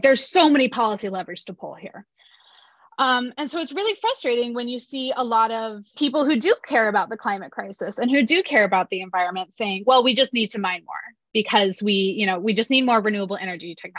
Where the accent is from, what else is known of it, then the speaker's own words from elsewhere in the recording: Midwest, United States; now in Washington, United States; Like I said, I'm from the Midwest, and I went to school in St. Louis. You have to have a car.